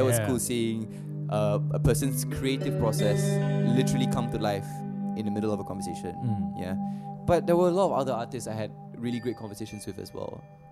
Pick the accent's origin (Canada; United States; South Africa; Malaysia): Malaysia; what it means to have an identity in music, especially as a Malaysian.